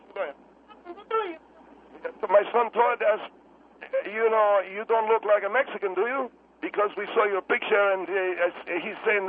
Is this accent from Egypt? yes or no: yes; Egypt; now in United States; Just because I come from Egypt is not to make me a terrorist.